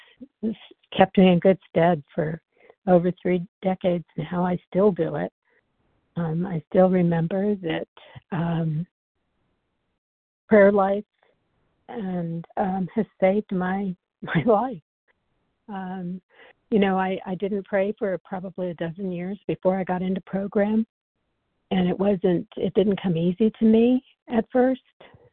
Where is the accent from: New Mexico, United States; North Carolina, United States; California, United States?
New Mexico, United States; I'm from New Mexico also. Hi, Lee, neighbor.